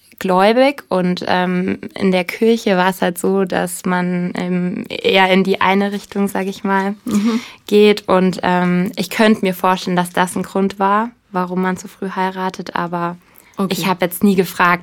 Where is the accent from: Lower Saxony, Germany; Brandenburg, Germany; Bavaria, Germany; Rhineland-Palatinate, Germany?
Bavaria, Germany; also born or lived in Munich; ich komme ursprünglich aus Bayern und habe jetzt in München gewohnt